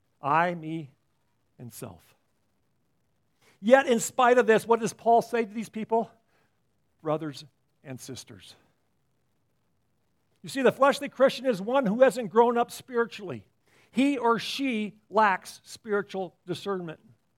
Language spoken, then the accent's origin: English; Iowa, United States; All the infants on the farm, where I grew up in Iowa, on the farm there, every lamb had milk from the mama ewe.